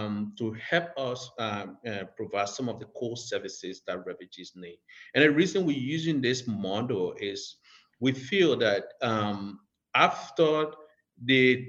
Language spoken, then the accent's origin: English; Liberia; moved away; So I was born in Liberia. Liberia is a small West African country, western part of Africa, about a population of 6 million people.